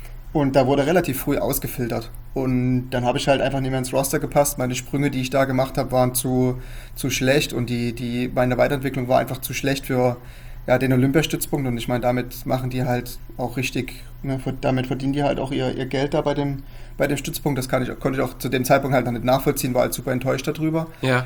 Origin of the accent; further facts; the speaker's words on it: Dresden, Saxony, Germany; also ich komme aus Dresden, das ist meine Heimatstadt